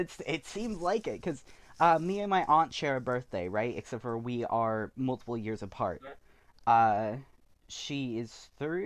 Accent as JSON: {"language": "English", "region": "California", "country": "United States", "tie": "born there", "said": "I was born in California, and I was born on Friday the 13th, so, when I was born, it was actually raining in California"}